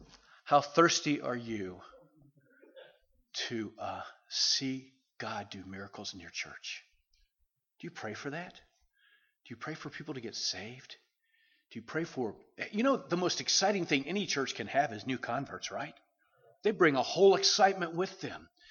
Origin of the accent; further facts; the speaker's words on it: the South, United States; because I'm from the South.